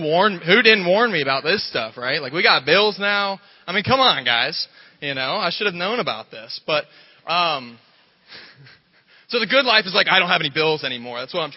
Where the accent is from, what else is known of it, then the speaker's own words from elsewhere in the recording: Englewood, Florida, United States; So for those who don't know me … I grew up here in Englewood, Florida, 22 years old.